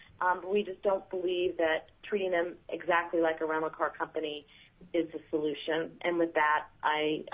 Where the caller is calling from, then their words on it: Helena, Montana, United States; I am actually in Helena, Montana today.